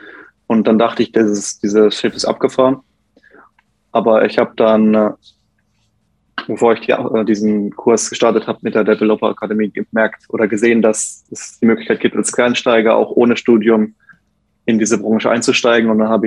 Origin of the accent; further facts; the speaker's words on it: Rhineland-Palatinate, Germany; ich bin 27 Jahre alt, ich komme aus Rheinland-Pfalz.